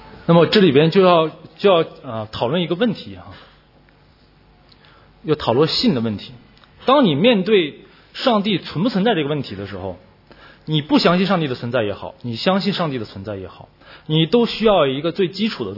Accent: China; 因为作为中国人，作为大陆人，我们已经受到的教育就是这样，无神论的教育，唯物主义的教育

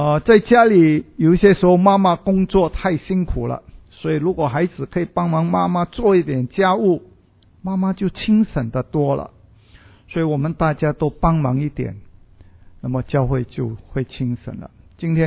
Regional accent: Singapore; 我们的政府说两个就够了我们新加坡人十分听话

